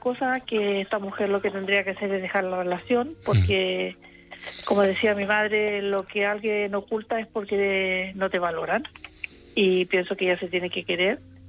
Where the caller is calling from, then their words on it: Barcelona, Catalonia, Spain; De Barcelona.